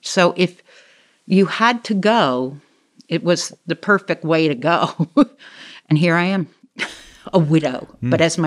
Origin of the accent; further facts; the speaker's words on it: New York, United States; I lived in Manhattan. That's where I started my career. I grew up outside of Manhattan, loved New York City.